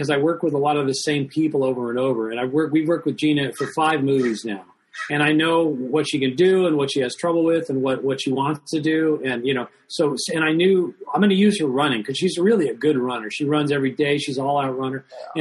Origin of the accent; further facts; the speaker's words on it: United States; So I say Roberta because I'm an American.